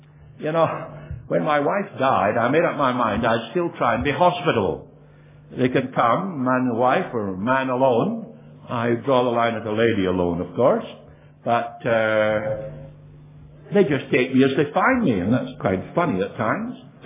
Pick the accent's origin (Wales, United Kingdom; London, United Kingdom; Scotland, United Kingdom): Scotland, United Kingdom; And where do you come from? Scotland. Well, they know that. Scotland.